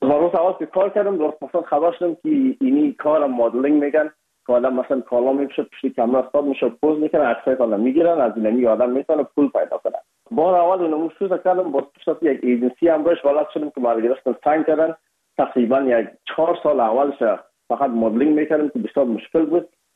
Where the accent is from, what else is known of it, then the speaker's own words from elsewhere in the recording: Afghanistan; ما از افغانستان هستیم یکمه که لحجی و فرق داشت